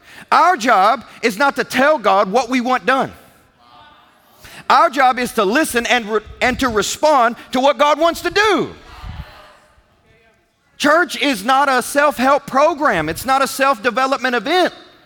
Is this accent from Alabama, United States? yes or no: no; Kentucky, United States; Growing up in Kentucky, we used to talk about wild goose chases.